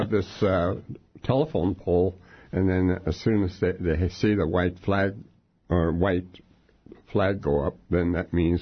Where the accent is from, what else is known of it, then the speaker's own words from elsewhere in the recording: Angoon, Alaska, United States; born there; now in Sitka, United States; Yeah, although I was born in Angoon.